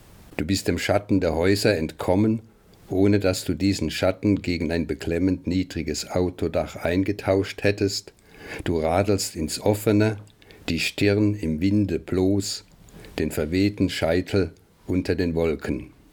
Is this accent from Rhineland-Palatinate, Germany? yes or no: no; Mannheim, Baden-Württemberg, Germany; also born or lived in Strasbourg, France; geboren 1944 in Straßburg. Meine Mutter wurde damals aus Mannheim evakuiert, wegen der Fliegerangriffe durch die Alliierten. Aufgewachsen bin ich dann doch in Mannheim.